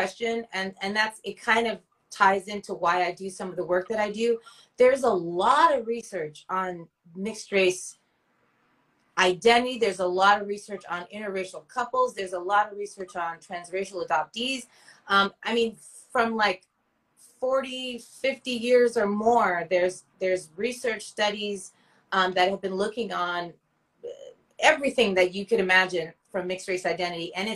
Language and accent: English; California, United States; So my background is I am African American and Sri Lankan Tamil. And then I was born and raised in Cali, born by the beach. And I always say I'm a diehard Cali fanatic.